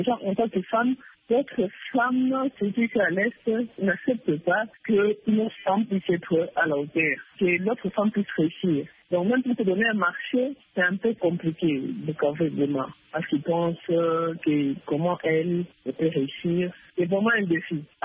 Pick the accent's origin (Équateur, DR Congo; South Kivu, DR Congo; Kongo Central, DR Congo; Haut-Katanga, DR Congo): South Kivu, DR Congo; Bukavu